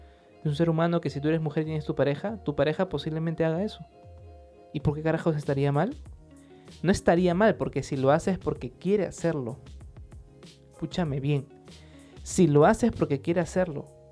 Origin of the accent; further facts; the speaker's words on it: Peru; Quiero hacerlo porque soy peruano y me interesa este tema.